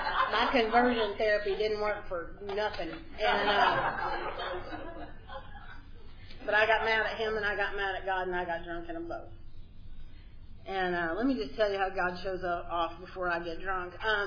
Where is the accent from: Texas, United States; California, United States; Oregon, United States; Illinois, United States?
Texas, United States; because I grew up in Texas, the land of drill team, the land of drill team.